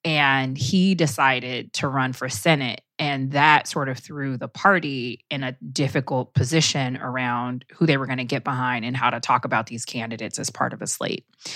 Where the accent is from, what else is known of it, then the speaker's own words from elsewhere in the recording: California, United States; I grew up in California, right?